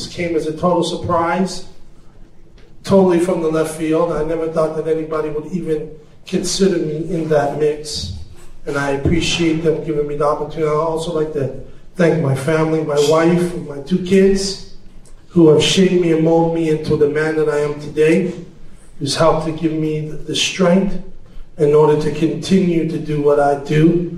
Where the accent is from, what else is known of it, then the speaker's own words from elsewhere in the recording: Montreal, Quebec, Canada; I grew up in Little Burgundy. My mother was a single mom. She had me when she was 18 years old. You know, back in the 60s, my father happens to be Italian. My mother's from the Caribbean